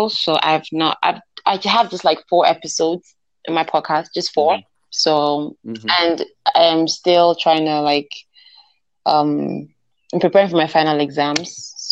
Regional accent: Nigeria

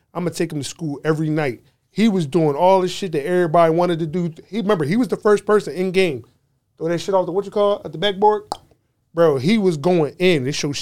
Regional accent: Philadelphia, Pennsylvania, United States; I know that y'all remember this because we're from Philly.

